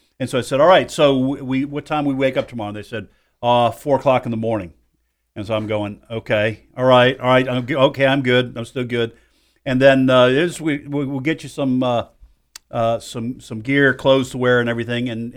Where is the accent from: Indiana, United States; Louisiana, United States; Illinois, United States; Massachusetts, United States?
Massachusetts, United States; Boston; Now my wife is from Mississippi. I'm from the Boston area.